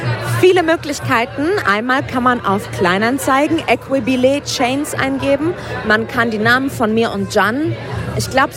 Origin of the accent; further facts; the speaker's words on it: West Germany, Germany; ich bin in Westdeutschland, Jan in Süddeutschland zur Schule gegangen